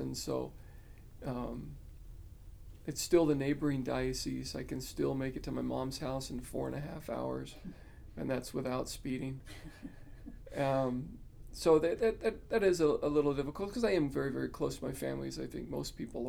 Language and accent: English; Chinle, Arizona, United States; moved away; also born or lived in Ganado; well, I was born on the Navajo Reservation. I was born at Sage Memorial in Ganado, and my family lived in Chinle.